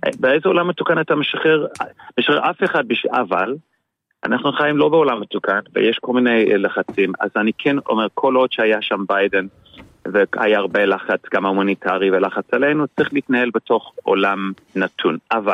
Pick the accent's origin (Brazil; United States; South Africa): South Africa; חיות, אני בא מדרום אפריקה, אנחנו מכירים את הג'ונגל וחיה של החיות.